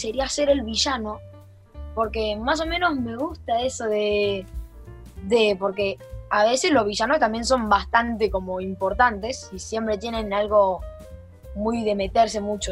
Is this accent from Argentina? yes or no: yes; Viedma, Río Negro, Argentina; de Viedma y voy al Instituto Modelo.